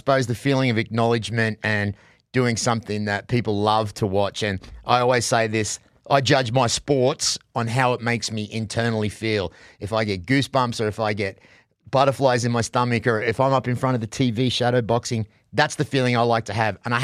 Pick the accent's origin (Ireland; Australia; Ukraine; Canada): Australia; now in United States; I'm an American now. Like, I'm Australian, but I'm American now, right? Because I've been here.